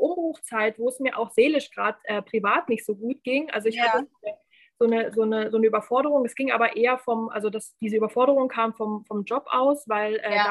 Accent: Brandenburg, Germany; so wie man halt als Brandenburger im Schwabenländle normal sein kann

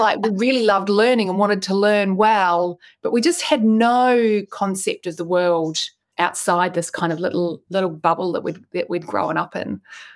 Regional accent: New Zealand; also born or lived in United Kingdom; now in Australia; I grew up in New Zealand, spent 6 years living in the UK, and I've been in Australia on Sydney's northern beaches for more than half my life now.

